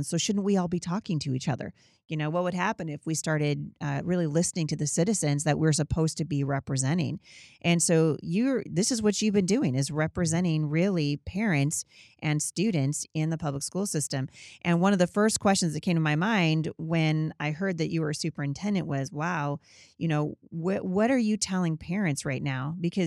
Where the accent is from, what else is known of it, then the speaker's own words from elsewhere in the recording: Portland, Oregon, United States; born there; I was born in Portland, and mm-hmm. that's where I met your wife at yep. Portland Christian.